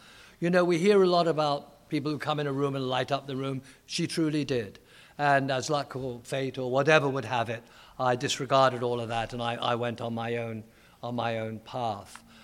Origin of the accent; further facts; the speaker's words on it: London, United Kingdom; Actually, I'm from London. As many of you might have guessed, I'm from England. And I was born during the war. That's the Second World War.